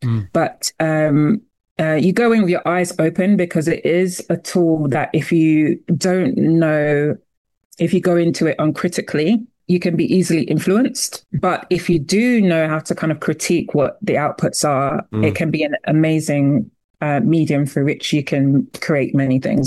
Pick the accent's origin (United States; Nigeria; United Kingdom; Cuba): Nigeria; I come from Nigeria